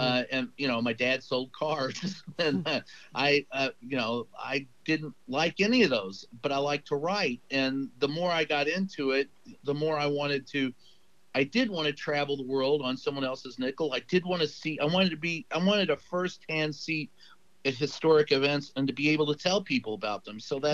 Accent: Louisville, Kentucky, United States; Louisville, Kentucky.

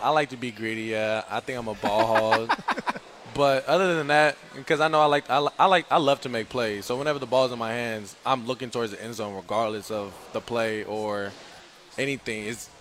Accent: Georgia, United States; In my opinion, I really never was like a true Georgia fan, even though I grew up in Georgia.

